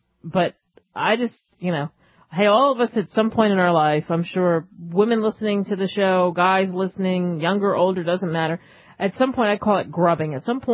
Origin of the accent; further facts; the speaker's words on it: Pennsylvania, United States; And I grew up outside of Philadelphia, the Philadelphia Flyers.